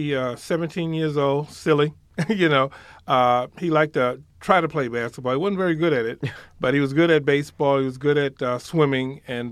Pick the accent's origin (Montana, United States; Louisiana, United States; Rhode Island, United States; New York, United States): New York, United States; Queens; I was born in New York. I was born in Harlem, grew up in Queens, New York.